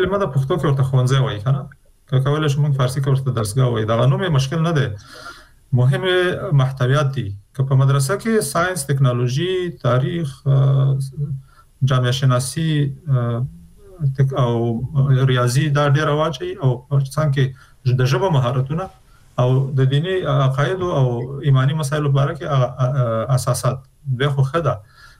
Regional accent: Afghanistan; نو چون موږ د افغانستان خلک یو، د افغانستان په هر فرد کې

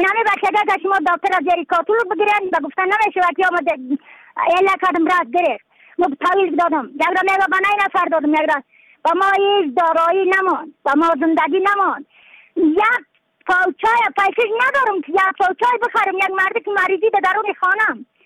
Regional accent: Badakhshan, Afghanistan; از بدخشان هستم، مرکز بدخشان، سوالی اکلی پایان، قیره وینگ،

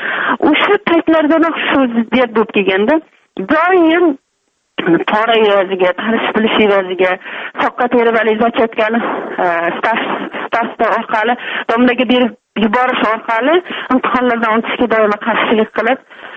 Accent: Oqdaryo, Samarqand Region, Uzbekistan; Men Samarqand viloyatini Oqdaryo tumanida 66 yilda tug'ilganman. Bolaligim asosan yaylovlarda mol boqish, paxta dalalarida paxta terish bilan o'tgan.

